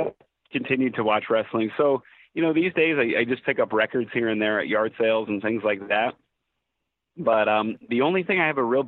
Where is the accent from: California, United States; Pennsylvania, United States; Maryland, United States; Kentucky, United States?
Pennsylvania, United States; Allentown; And I'm from Allentown, Pennsylvania, and up in Allentown, we have the great Hess's